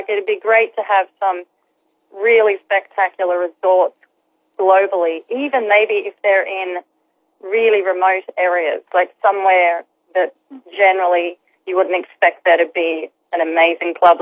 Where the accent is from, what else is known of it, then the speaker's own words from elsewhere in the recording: Australia; Yes, but I'm Australian, so they won't be after me.